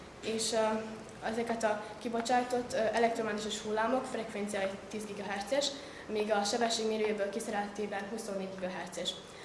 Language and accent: Hungarian; Subotica, Vojvodina, Serbia; és a Szabadkáról jöttem, a Szetozár Márkovics Gimnázium második osztályából.